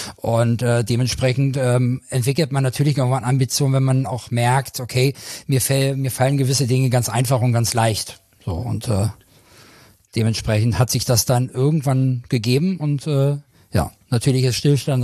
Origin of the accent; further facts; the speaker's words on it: Lower Saxony, Germany; born there; Nein, ich bin gebürtiger Südniedersachse. Also Raum Göttingen unten, da komme ich her gebürtig.